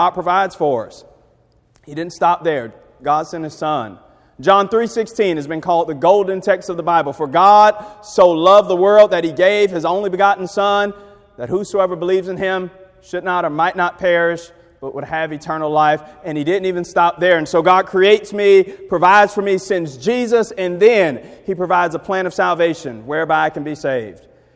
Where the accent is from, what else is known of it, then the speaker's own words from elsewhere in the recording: Hollywood, Florida, United States; I'm originally from Broward County. I grew up in Hollywood, Florida, but never been to the church in this area